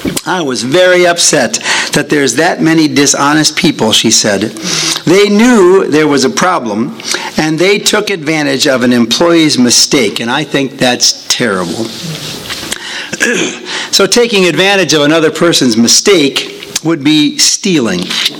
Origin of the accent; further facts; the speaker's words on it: Wisconsin, United States; It's a bit sad because it comes from my home state of Wisconsin.